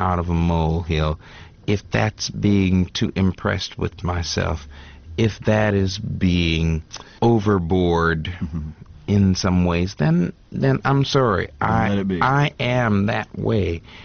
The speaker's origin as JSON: {"language": "English", "region": "Wisconsin", "country": "United States", "said": "for people to know that I'm an American and from Wisconsin, the Midwest, and really loving what I do and caring about it"}